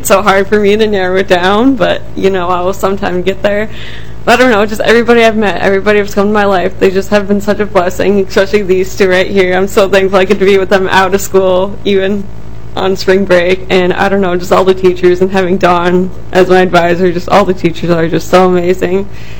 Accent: Russia; now in Eden Prairie, United States; and I live in Eden Prairie. I was originally from Russia

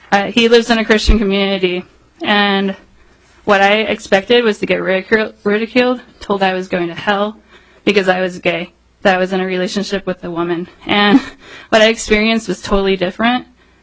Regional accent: Nebraska, United States; now in Minnesota, United States; Because I grew up in Western Nebraska, super conservative rural area.

